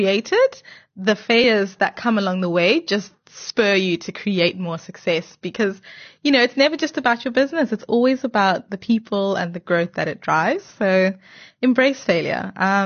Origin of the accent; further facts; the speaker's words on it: Zimbabwe; I'm born and bred in Zimbabwe. Yes. Proud Zimbabwean.